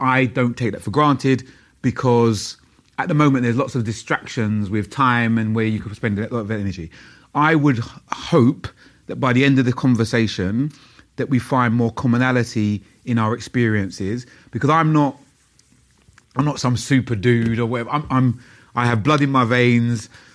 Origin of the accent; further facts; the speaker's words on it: Stratford, London, United Kingdom; I grew up in Stratford, East London, before the Olympics was there.